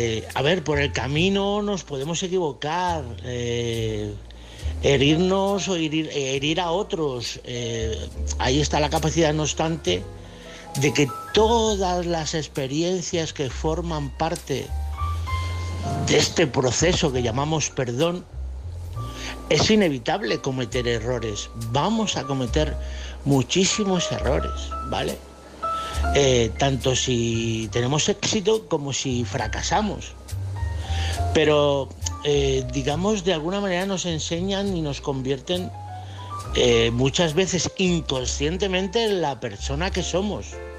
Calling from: Toledo, Castilla-La Mancha, Spain; de Toledo.

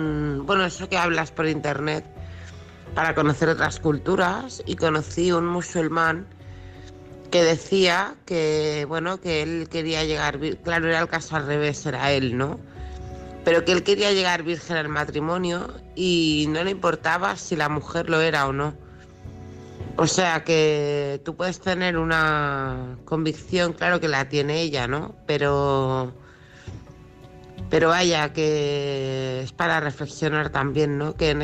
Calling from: Barcelona, Catalonia, Spain; de Barcelona

